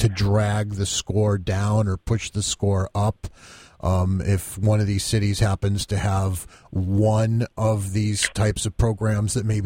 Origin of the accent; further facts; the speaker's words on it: Waterbury, Connecticut, United States; and then my hometown Waterbury right in the middle, or just about in the middle at around 70.